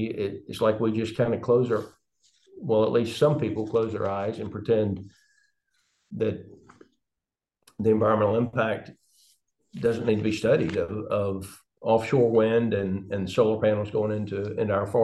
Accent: Georgia, United States; in my part of the world, and I grew up in Tift County, so I'm south of central Georgia, and, you know, good farmland in that area

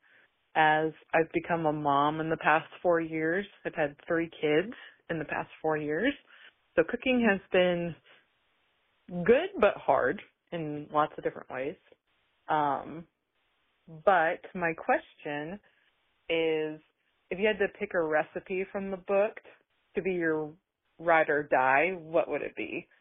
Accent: Kansas, United States; I am from Kansas

